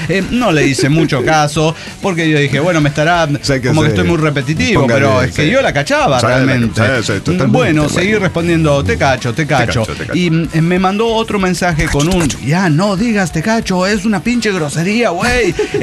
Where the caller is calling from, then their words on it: Mexico City, Mexico; desde Ciudad de México, un desintegrado saliendo del closet.